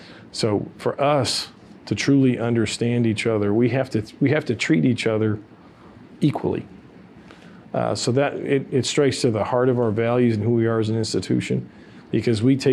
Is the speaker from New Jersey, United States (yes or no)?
no; Chicago, Illinois, United States; I grew up in Chicago, and I tell them about myself.